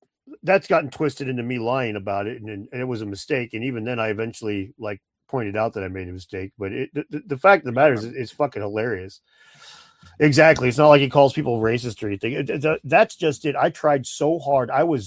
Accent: Spokane, Washington, United States; Who's from Spokane? I'm from Spokane.

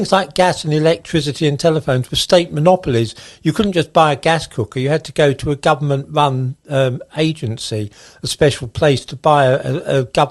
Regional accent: Ilford, London, United Kingdom; when I was growing up in Ilford, it was all grey, it's dull.

